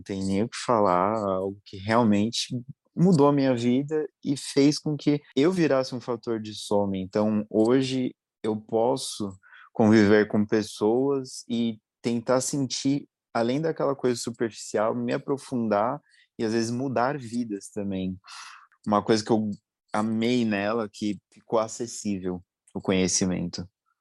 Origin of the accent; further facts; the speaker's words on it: São Paulo, Brazil; eu sou do estado de São Paulo, cidade de São Paulo, tenho 36 anos